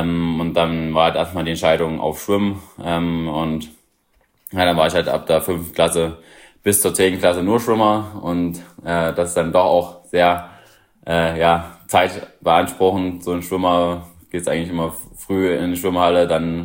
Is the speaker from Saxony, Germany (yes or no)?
yes; Leipzig, Saxony, Germany; Also ich komme aus Leipzig, und da gibt es halt viel Laufwettkämpfe